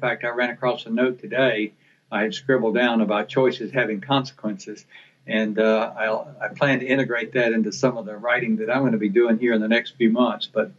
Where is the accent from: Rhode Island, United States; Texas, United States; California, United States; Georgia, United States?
Georgia, United States; Dahlonega; I grew up very near Dahlonega. So I have many friends there